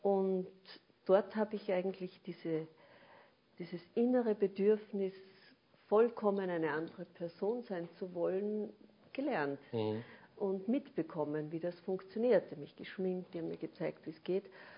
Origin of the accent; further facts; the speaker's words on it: Upper Austria, Austria; also born or lived in Salzburg; Aber ich bin eigentlich Oberösterreicherin.